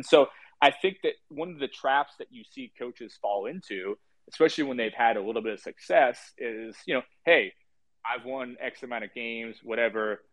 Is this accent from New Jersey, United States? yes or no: yes; New Jersey, United States; You know, I'm from Jersey.